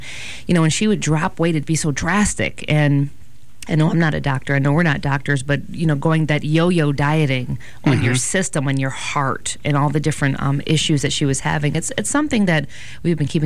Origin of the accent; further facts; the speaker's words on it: Detroit, Michigan, United States; This is tough. Growing up in Detroit, you know.